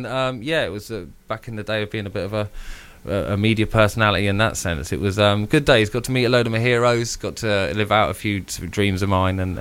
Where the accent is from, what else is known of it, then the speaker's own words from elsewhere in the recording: South East England, United Kingdom; growing up on the Isle of Wight, back when we were rubbish, that wasn't a great team to support. But when I moved up to the mainland, I started going to see them